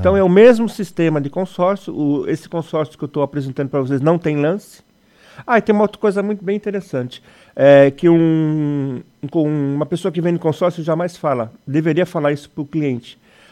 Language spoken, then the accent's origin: Portuguese; Criciúma, Santa Catarina, Brazil; Que eu sou de Criciúma, nós estamos em Uruçanga